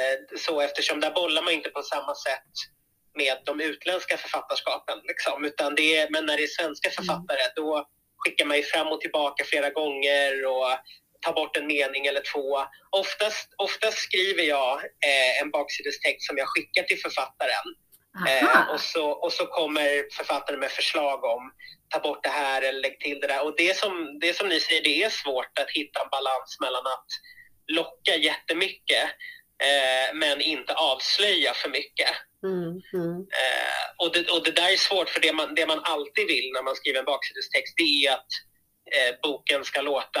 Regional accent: Sollentuna, Stockholm County, Sweden; Jajamän, där är jag född och uppvuxen.

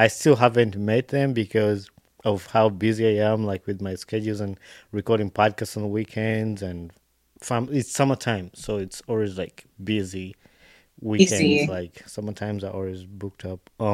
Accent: Uganda; Since I'm from Uganda, I'm from Uganda.

